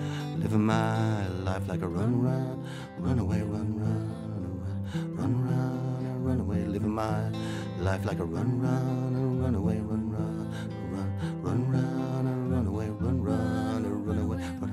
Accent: Bray, County Wicklow, Ireland; I grew up in Bray, I have to say. I grew up in Bray. And I love Bray

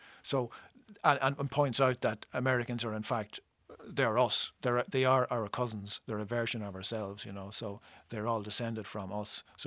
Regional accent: Northern Ireland, United Kingdom; When we were kids growing up in Fermanagh

